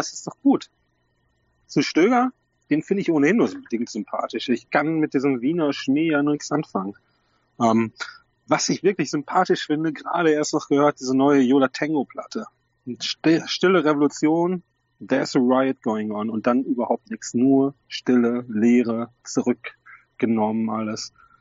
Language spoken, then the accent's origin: German; North Rhine-Westphalia, Germany; Sie sind Ostwestfale, ich bin Westfale, da trifft man sich ja.